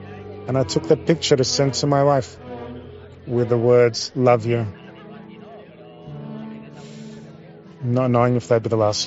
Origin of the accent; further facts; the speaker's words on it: Bondi, New South Wales, Australia; For a large part of my life, I grew up in Bondi. This is my home. This is my beach.